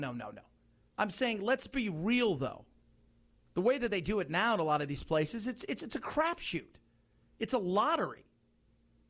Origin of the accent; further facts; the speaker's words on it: Long Beach, California, United States; I remember as a kid growing up in Long Beach, California, it was during what we used to call the boat people days